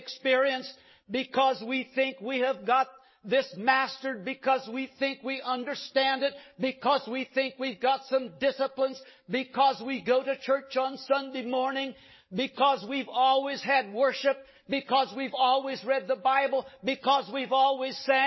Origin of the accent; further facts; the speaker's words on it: Kansas, United States; We grew up in Kansas in the country, and in those days in Kansas, you could get your driver's license at 14 years old if you had a farm excuse.